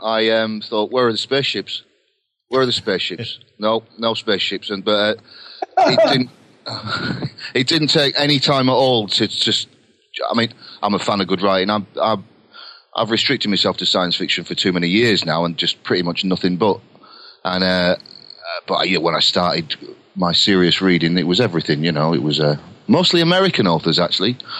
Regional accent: Lancaster, North West England, United Kingdom; I'm a Lancashire lad. Lancaster.

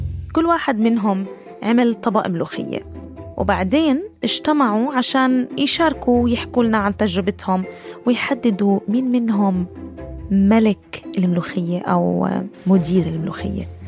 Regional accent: Nablus, West Bank, Palestine; تذكرت لما كنت صغيرة بنابلس بفلسطين،

